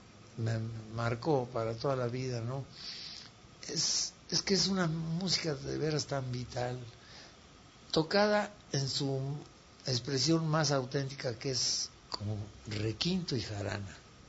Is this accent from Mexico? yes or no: yes; Tlacotalpan, Veracruz, Mexico; born there; Será porque nacimos en Tlacotalpan.